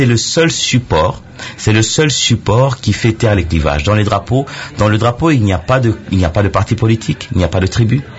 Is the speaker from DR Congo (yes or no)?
yes; DR Congo; je pense en tant que Congolais et qui suit l'actualité que aujourd'hui ça a été restauré.